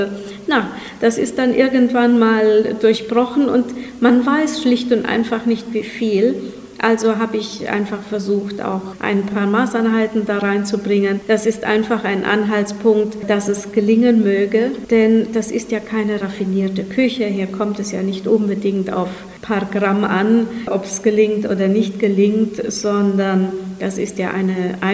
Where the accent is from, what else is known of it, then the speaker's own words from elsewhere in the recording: Otzedorf, Timiș County, Romania; ich habe versucht, die authentischen Rezepte meiner Heimatgemeinde Otzedorf darin zu sammeln